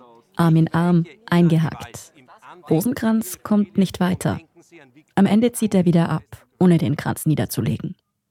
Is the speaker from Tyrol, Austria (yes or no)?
yes; Tyrol, Austria; Vor allem in meiner Heimat Tirol.